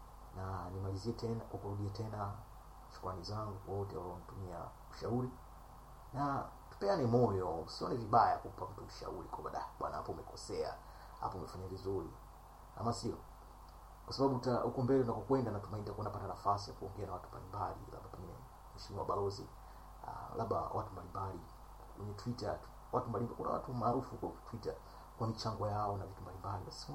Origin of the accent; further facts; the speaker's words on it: Tanzania; Mie asili yangu ni Tanzania, na asilimia 99.9 ya ndugu zangu wako Tanzania ikiwa pamoja na mzazi wangu.